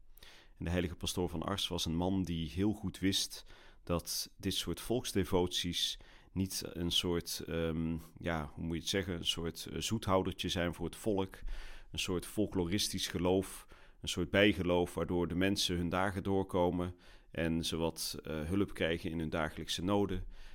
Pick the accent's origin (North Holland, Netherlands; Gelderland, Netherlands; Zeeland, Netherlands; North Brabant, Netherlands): North Brabant, Netherlands; 's-Hertogenbosch; Ik kom zelf uit Brabant, ik ben geboren in Den Bosch.